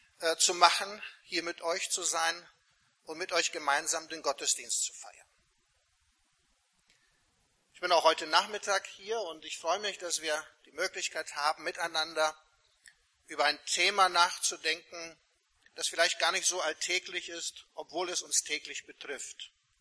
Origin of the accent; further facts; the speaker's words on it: Croatia; now in Germany; Ursprünglich komme ich aus Kroatien. Bin aber die längste Zeit meines Lebens in Deutschland.